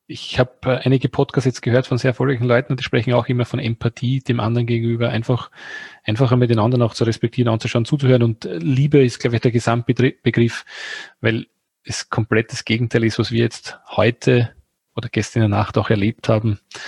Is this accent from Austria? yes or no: yes; Austria; sagt man bei uns in Österreich